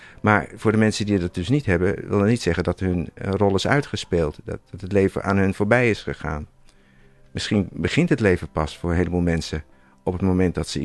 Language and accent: Dutch; Netherlands; Hoe wij daarop moeten reageren als Hollanders, als Nederlanders.